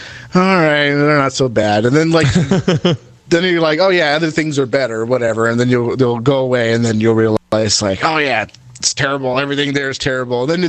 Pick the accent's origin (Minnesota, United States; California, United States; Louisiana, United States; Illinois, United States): California, United States; now in Kansas, United States; I'm from California originally. So they didn't have, never had those. And then I moved to Kansas